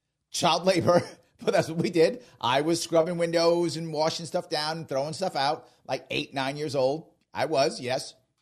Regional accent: New York City, New York, United States; I think about my time as a kid growing up in the Bronx.

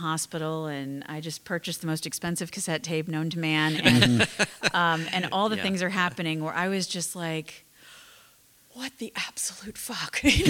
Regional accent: Florida, United States; now in Nashville, United States; I grew up in South Florida.

